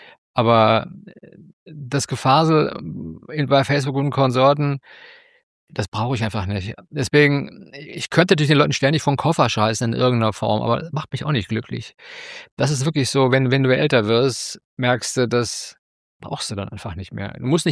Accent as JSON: {"language": "German", "town": "Wuppertal", "region": "North Rhine-Westphalia", "country": "Germany", "also_born_or_lived": "Hannover", "moved": "as an adult", "lives_now": "Hamburg, Germany", "said": "Ich wohne lange hier, aber ich komme auch nicht aus Hannover. Ich komme aus Wuppertal."}